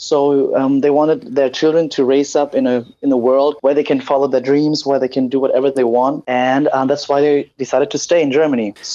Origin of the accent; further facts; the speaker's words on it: Vietnam; I was born and raised in Vietnam.